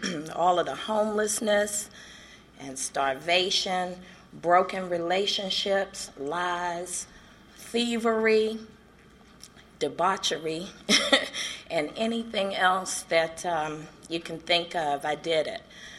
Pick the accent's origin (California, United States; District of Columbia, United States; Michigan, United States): District of Columbia, United States; Washington; I'm from Washington, D.C., and I was a bum, a using, homeless, pissy, using bum.